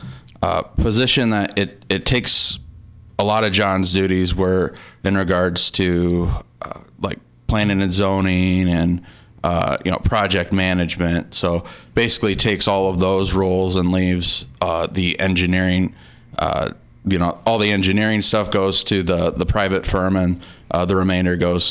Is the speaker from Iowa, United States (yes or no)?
yes; Mason City, Iowa, United States; Oh, well, I'm from the area. I grew up in Mason City, so very familiar with Charles City